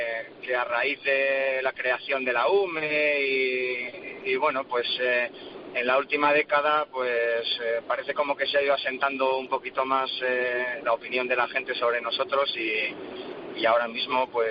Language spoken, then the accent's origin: Spanish; Valencia de Don Juan, Castile and León, Spain; Sí, soy de León, nacido en León, en un pueblecito de León que se llama Valencia de Don Juan.